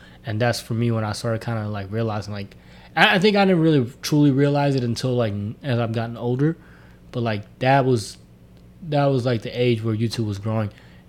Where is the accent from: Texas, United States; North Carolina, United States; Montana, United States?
Texas, United States; Houston; especially growing up where I grew up in Houston, a barbershop was like a neutral zone.